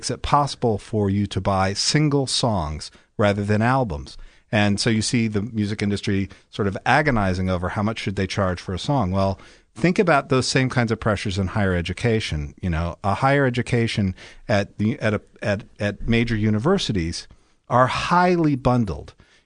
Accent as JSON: {"language": "English", "region": "the South", "country": "United States", "tie": "born or raised there", "said": "because I grew up in the South, we'd go out for barbecue."}